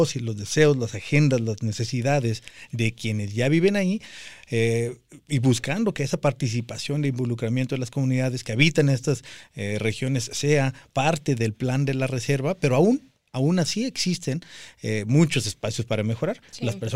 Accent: Germany; En Alemania, de donde yo vengo

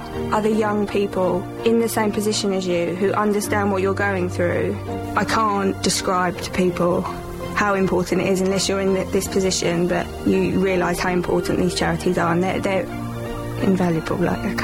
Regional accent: London, United Kingdom; I'm 23 and I'm from South East London.

